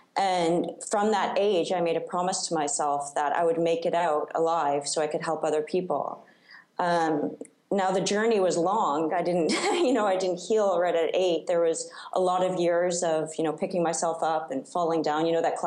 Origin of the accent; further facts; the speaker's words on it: Canada; I'm Canadian, but I live in Sweden part-time.